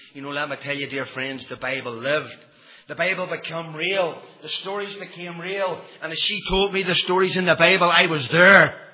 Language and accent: English; Ballynahinch, Northern Ireland, United Kingdom; I was born in Ballinahinch. And you know, I was brought up in a home that no one was saved.